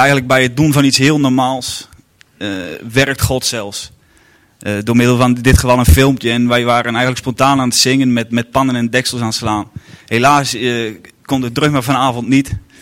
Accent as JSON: {"language": "Dutch", "town": "Urk", "region": "Flevoland", "country": "Netherlands", "said": "We komen van Urk."}